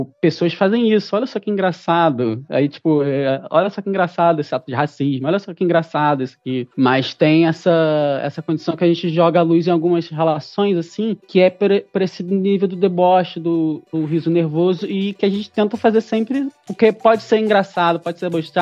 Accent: Rio de Janeiro, Brazil; A gente é carioca, porra. Porra, criado no deboche.

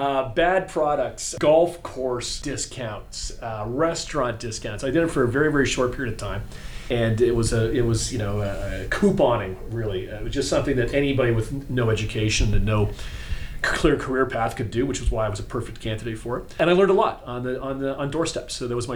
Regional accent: Toronto, Ontario, Canada; I'm a Canadian. I grew up right here in Toronto, down in the beaches.

